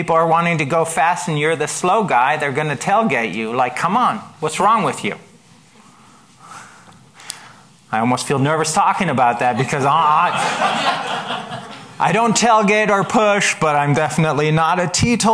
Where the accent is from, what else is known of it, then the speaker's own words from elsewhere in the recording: Germany; I grew up in Germany, and there, at least as a young person, it was typical